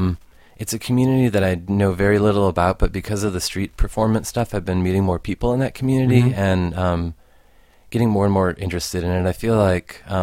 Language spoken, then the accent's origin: English; Detroit, Michigan, United States; moved away as an adult; now in Chicago, United States; I grew up in Detroit and then the suburbs of Detroit and then came to Chicago for school.